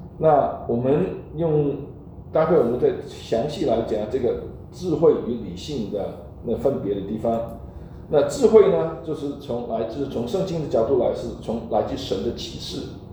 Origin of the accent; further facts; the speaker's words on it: United States; 那我们美国人说一句话就是 It's more than meet the eye